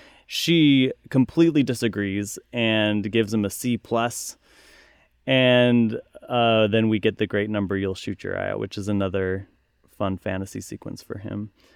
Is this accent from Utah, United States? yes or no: yes; Utah, United States; I, once again, grew up in Utah. Very cold.